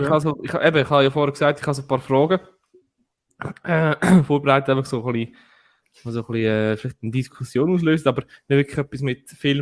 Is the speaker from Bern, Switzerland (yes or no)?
no; Brugg, Aargau, Switzerland; Bei uns in Brugge war Jugendfest.